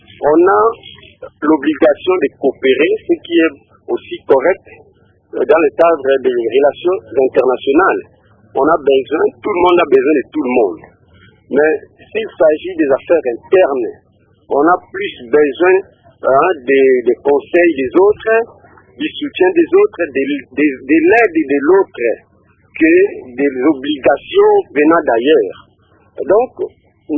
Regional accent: DR Congo; nous sommes Congolais et nous les resterons.

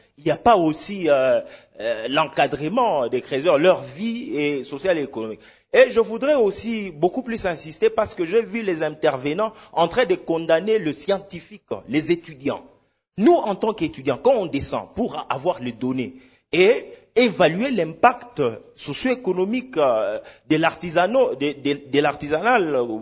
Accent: DR Congo

